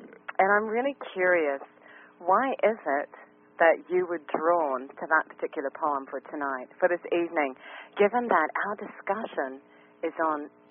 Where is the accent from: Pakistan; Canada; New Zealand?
New Zealand; Wellington; now in New York, United States; Just in case you're wondering, I'm from New Zealand. I'm from our capital, Wellington.